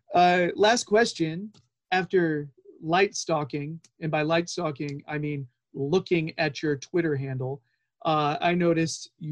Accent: North Carolina, United States; because I'm 42 and from North Carolina, and I have kids

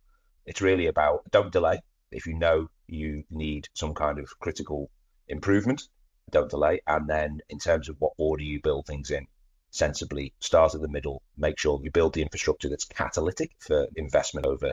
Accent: Brisbane, Queensland, Australia; And then Brisbane is awesome. Okay, do you know what I mean? It's fantastic. It's a real coup for my hometown, and we're really excited by the idea of 32.

